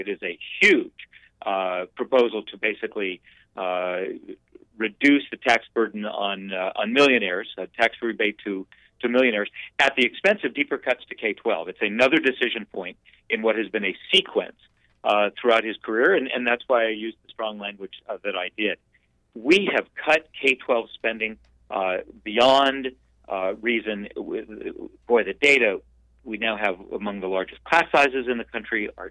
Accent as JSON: {"language": "English", "town": "Tucson", "region": "Arizona", "country": "United States", "tie": "born or raised there", "said": "talking to folks in my hometown of Tucson about the need to change direction in Arizona"}